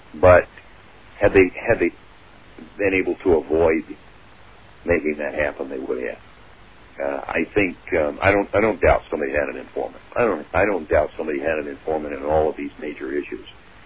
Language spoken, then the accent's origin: English; United States; I think that as an American, and I am an American, I have that right.